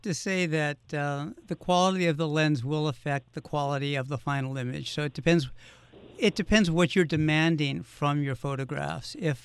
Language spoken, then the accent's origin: English; Los Angeles, California, United States; also born or lived in Martha's Vineyard; now in Pioneer Valley, United States; I've lived in two places since growing up in Los Angeles. I moved to Martha's Vineyard and lived there for 13 years